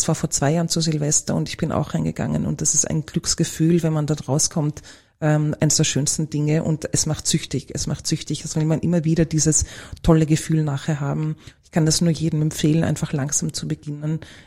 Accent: Vienna, Austria; ist ein tschechischer Name. Ich bin eine typische Wienerin

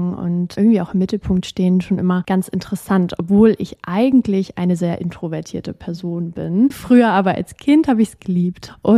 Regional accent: Rostock, Mecklenburg-Vorpommern, Germany; Die hat eine kleine Agentur in meiner Heimatstadt Rostock gehabt und hat sie auch immer noch.

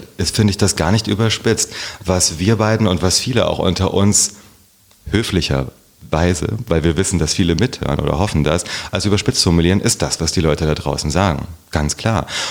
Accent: Herborn, Hesse, Germany; wir kommen da aus dem Lahn-Dill-Kreis. Beschaulich, schön. Ich bin viel bei meiner Großmutter groß geworden. Meine Eltern waren noch sehr jung. Mhm. Und ja, in Herborn bin ich aufgewachsen.

